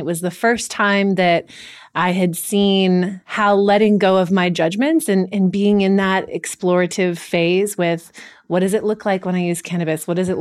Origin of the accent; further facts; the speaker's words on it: California, United States; I think growing up in the Bay Area, I have less of that because I've seen it throughout my whole life